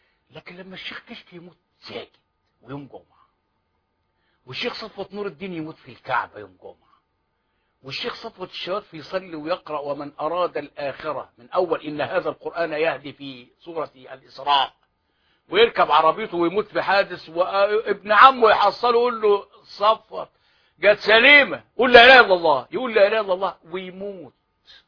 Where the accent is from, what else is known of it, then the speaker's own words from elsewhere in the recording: Mit Antar, Dakahlia, Egypt; أنا والله لازلت أذكر وأنا طفل في في الخمسينات، في أوائل الخمسينات، في قريتنا ميت عنتر بينها وبين المنصورة نهر النيل،